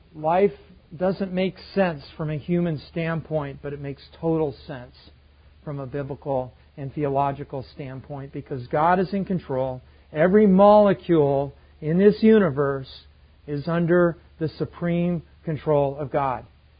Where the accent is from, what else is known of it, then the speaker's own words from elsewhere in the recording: Pacific Palisades, California, United States; You know, when I was growing up in Pacific Palisades, California, my mom and dad collected Persian rugs.